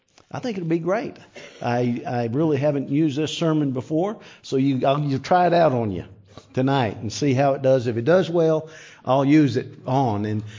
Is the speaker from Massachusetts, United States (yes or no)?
no; South Carolina, United States; accent: South Carolina; And that's where I got my accent, in South Carolina.